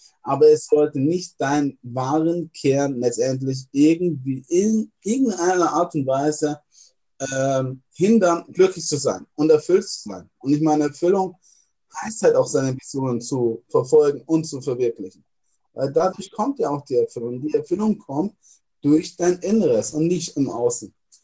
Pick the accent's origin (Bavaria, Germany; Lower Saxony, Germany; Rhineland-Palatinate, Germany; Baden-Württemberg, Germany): Bavaria, Germany; Weiden; Ich komme hier aus Weiden, aus der Nähe von Weiden.